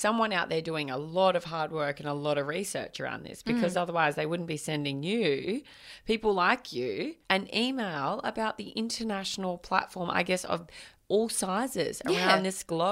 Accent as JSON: {"language": "English", "country": "Australia", "said": "On the scale of things, as Australian women, we're lacking."}